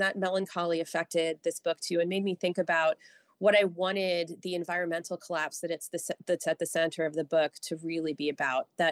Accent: Maryland, United States; now in Wisconsin, United States; But I'm not originally from Wisconsin. I'm from the Mid-Atlantic. So when I moved here, I had to get used to these massive snowstorms

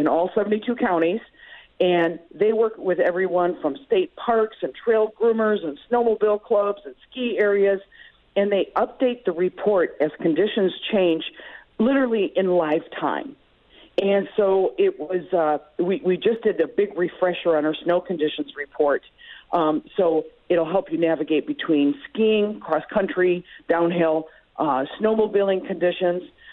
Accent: Beloit, Wisconsin, United States; I'm from Beloit, so that drive to Bayfield is almost 300 miles.

